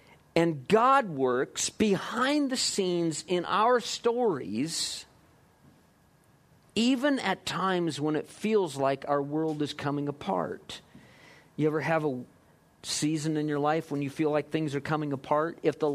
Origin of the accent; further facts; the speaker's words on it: Iowa, United States; When I was a kid, I grew up in Iowa, which is farm country. Let me tell you, corn and soybeans is all I knew in the fields growing up.